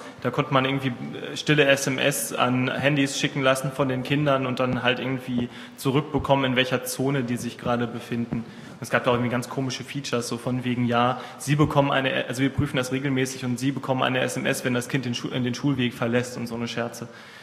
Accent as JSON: {"language": "German", "region": "North Rhine-Westphalia", "country": "Germany", "said": "Ja, also ich komme aus NRW."}